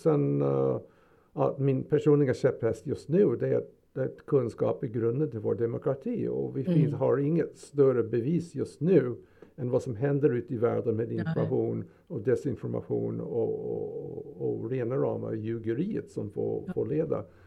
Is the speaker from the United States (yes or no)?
yes; Rochester, New York, United States; på min gamla high school i Rochester, New York, där jag kommer ifrån